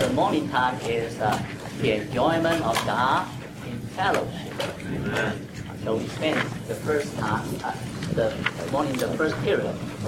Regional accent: New York, United States; I'm from New York.

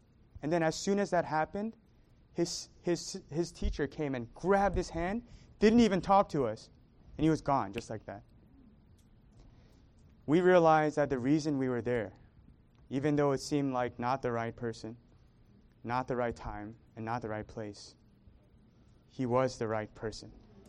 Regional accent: Northeast, United States; And I'm like, "I grew up in the Northeast, man. Like, ain't no way I'm giving you my phone.

